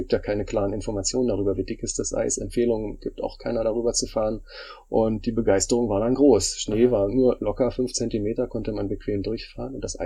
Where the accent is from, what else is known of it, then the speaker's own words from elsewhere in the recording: Brandenburg, Germany; Ich komme ursprünglich aus der Niederlausitz, bin dort auch immer wieder gerne unterwegs, weil ich dort aufgewachsen bin